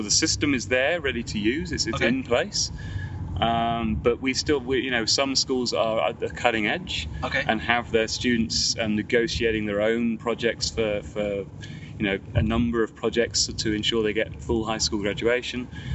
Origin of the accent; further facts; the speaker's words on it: England, United Kingdom; So I come from England, so I'm struggling more than other people as well.